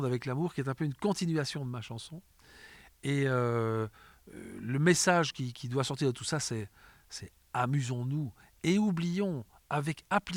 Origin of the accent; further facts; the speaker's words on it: Bruges, Flanders, Belgium; born there; Je suis né à Bruges.